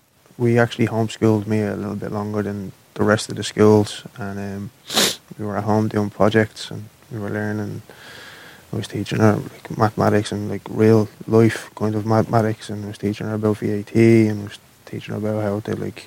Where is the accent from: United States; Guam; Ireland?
Ireland; Dublin, Leinster; We grew up in Coolock, on the old Belcamp Road there and the Darndale Road there.